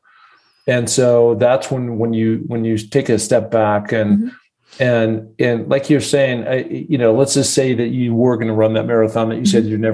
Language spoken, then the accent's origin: English; Seattle, Washington, United States; I grew up in Seattle, so mm-hmm. it has a lot of mountains like Colorado.